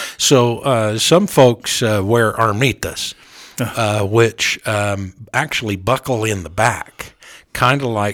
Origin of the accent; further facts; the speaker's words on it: Great Basin, United States; So Big Brother Jim and I were raised in the Great Basin.